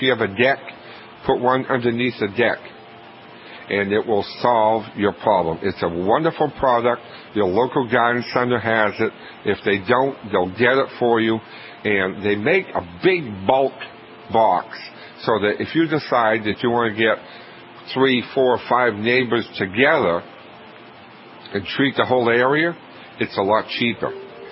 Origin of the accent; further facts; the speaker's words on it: Kennebunk, Maine, United States; Mary, from beautiful Kennebunk, Maine, my hometown, good morning.